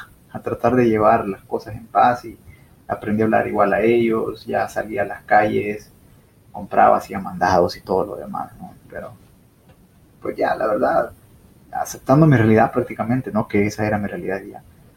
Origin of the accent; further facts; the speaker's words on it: El Salvador; moved away; No, me fui de El Salvador con un grupo de alrededor de 23 personas